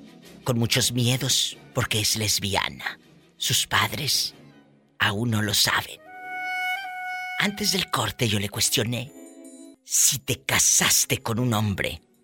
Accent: Matamoros, Tamaulipas, Mexico; ¡En mi tierra!

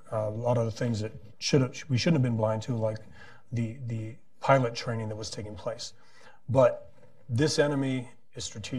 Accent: El Paso, Texas, United States; And I'm from El Paso, Texas, and I was taught Arabic and told to be an operator in Baghdad.

